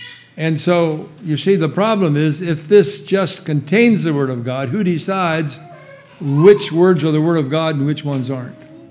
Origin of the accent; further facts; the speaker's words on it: Pennsylvania, United States; They think I'm Dutch because I'm from Pennsylvania, you know.